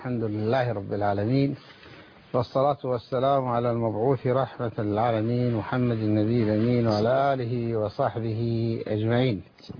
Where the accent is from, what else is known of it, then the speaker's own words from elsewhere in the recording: Kuwait; الوسطية يعني عندنا في الكويت يعني انطلقت